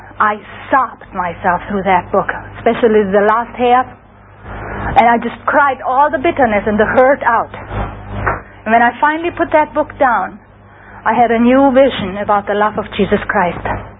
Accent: Czechia; first language German; English is a second language; I'm from Czechoslovakia. My mother tongue is German.

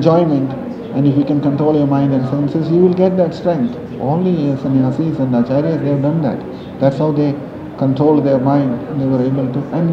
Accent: Kerala, India; now in London, United Kingdom; Yeah, I'm from Kerala. I've been living here for a while now, 15, 20 years. Yeah, in the West.

